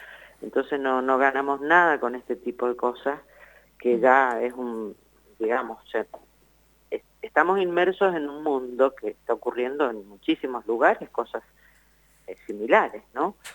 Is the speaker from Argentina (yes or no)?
yes; Argentina; como argentinos que somos